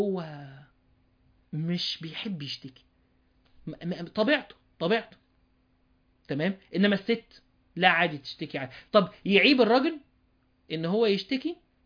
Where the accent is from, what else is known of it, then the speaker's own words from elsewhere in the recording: Upper Egypt, Egypt; انا راجل، انا راجل صعيدي